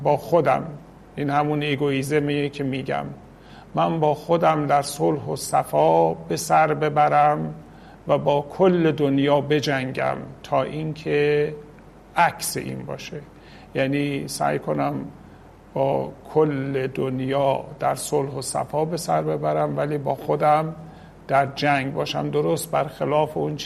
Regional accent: Iran; از این حیث خب به وطنم خیلی علاقه دارم و یک نوع هویت ایرانی برای خودم قائلم

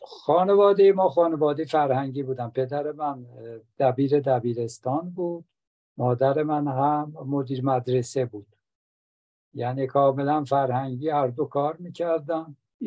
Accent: Tabriz, East Azerbaijan, Iran; moved away as an adult; also born or lived in Tehran; بنده در تبریز متولد شدم سال 1330، مرداد ماه 1330. اونجا بزرگ شدم تا 18 سالگی، دوره کودکی، نوجوانی، جوانی من در تبریز بوده، تا 18 سالگی که رفتم دانشگاه، اومدم تهران. یعنی برای رفتن به دانشگاه آمدم تهران

